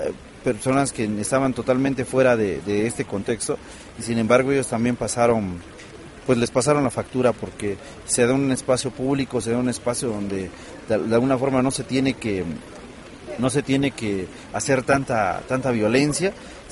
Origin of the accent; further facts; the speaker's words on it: Oaxaca, Mexico; Nosotros venimos de Oaxaca y en Oaxaca tenemos nosotros que impulsar